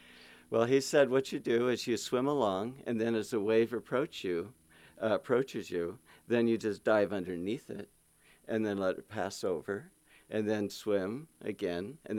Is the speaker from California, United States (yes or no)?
yes; California, United States; but I grew up in the Sacramento Valley, far from the ocean.